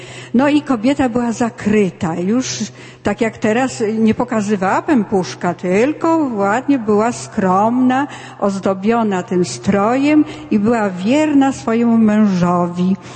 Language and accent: Polish; Warmian-Masurian Voivodeship, Poland; No my przyjechaliśmy z Warmii, Warmia i Mazury, tam gdzie są jeziora, lasy